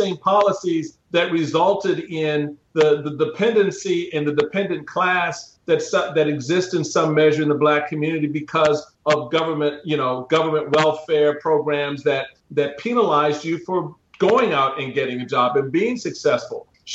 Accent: Washington, District of Columbia, United States; like in my, where I grew up in Washington, D.C., there were communities near and around my neighborhood

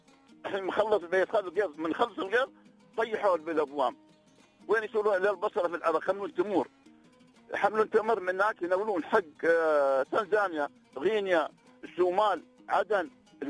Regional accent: United Arab Emirates; نحن أبناء الإمارات

